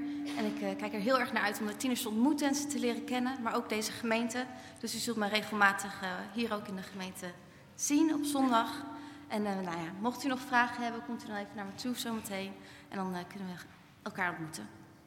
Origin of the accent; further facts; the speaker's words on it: Bussum, North Holland, Netherlands; Ik ben 26 jaar en ik kom uit Bussum.